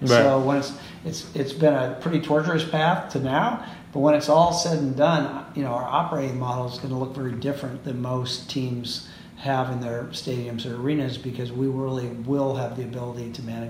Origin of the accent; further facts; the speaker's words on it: Seattle, Washington, United States; now in San Francisco, United States; Like I grew up in Seattle going to games with my father.